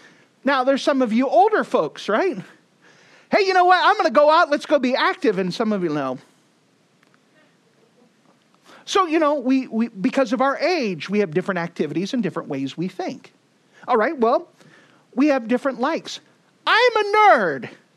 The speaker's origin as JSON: {"language": "English", "region": "Texas", "country": "United States", "said": "For example, I'm from Texas, the best country in the world."}